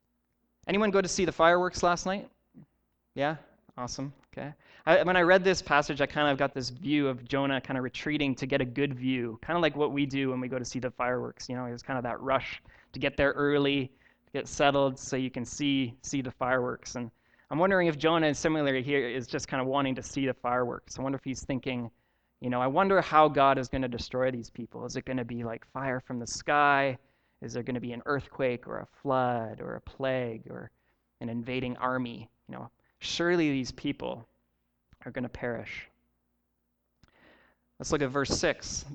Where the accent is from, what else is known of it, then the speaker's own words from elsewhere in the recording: Ontario, Canada; born there; I was born in Ontario